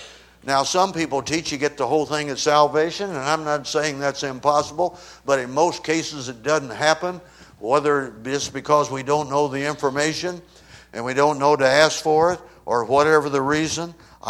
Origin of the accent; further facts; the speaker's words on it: Missouri, United States; moved away as an adult; But anyway, I came from Missouri, went up to Chicago when I was just out of school